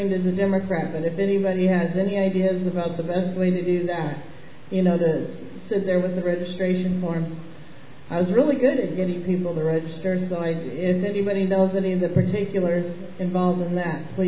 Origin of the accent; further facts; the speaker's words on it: California, United States; from Riverside County.